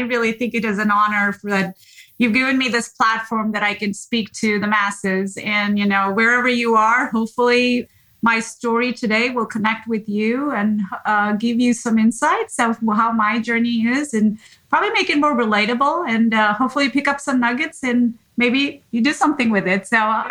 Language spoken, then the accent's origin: English; India; I was born and raised in India.